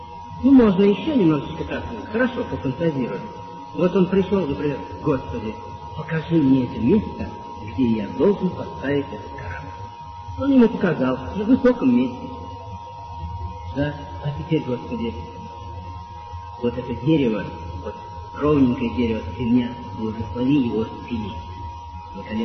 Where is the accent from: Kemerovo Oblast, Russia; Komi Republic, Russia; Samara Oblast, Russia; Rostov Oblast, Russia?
Samara Oblast, Russia; Samara; я сам из Самары.